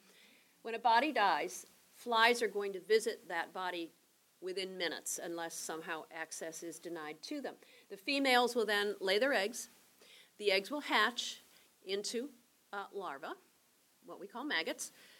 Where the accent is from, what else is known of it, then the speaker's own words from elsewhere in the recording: the Carolinas, United States; I'm a wuss. I'm from the Carolinas, so it was freezing.